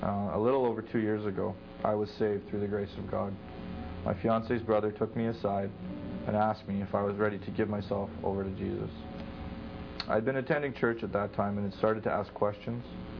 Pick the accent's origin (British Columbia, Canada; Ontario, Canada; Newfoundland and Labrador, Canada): British Columbia, Canada; Vancouver; I'm from Vancouver, and I've been a Christian for about 2 years.